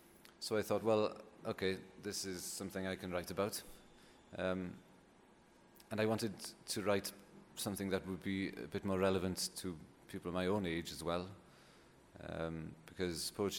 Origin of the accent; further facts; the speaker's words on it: Wales, United Kingdom; first language Welsh; English is a second language; when I was growing up, I didn't speak much English at all. It was always Welsh all the time.